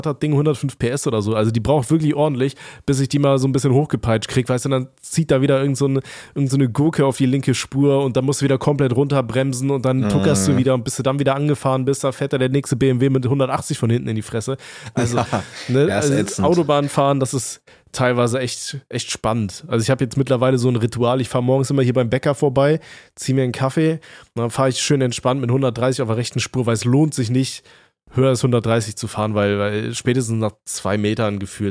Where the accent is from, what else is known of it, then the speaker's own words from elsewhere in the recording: Aachen, North Rhine-Westphalia, Germany; ich komme ja aus Aachen-Laurenzberg gebürtig